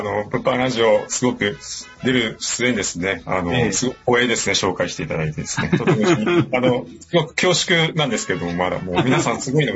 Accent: Kagoshima, Japan; moved away as an adult; 出身が鹿児島です。そうですね、上京してきたのが就職の時に、こちらの関東の方に就職で上京してきましたと。

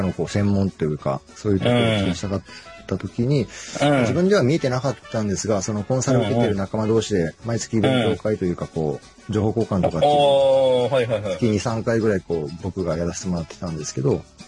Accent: Nagasaki, Japan; now in Sendai, Japan; まあ、出身は長崎県でしてですね

